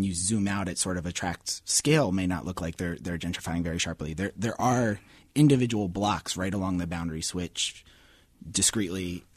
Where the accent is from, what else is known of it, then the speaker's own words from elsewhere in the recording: United States; I grew up in Cedar Park at 47th and Windsor